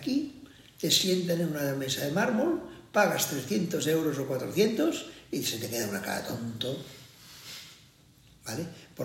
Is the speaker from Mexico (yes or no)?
no; Catalonia, Spain; Y yo, cuando pregunta como catalán, me responden